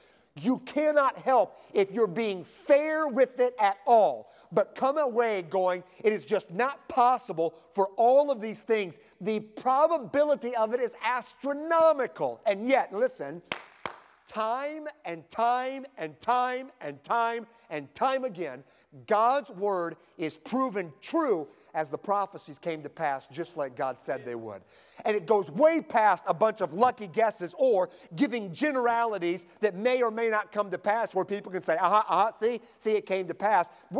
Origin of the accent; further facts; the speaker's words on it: Midwest, United States; So I grew up in the Midwest, and asparagus is something that no child should ever have to eat until they're like 16 or 17.